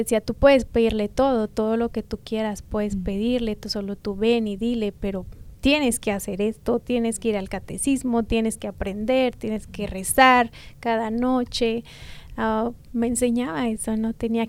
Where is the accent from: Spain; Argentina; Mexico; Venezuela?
Mexico; Durango; Soy de un pueblo del estado de Durango, México.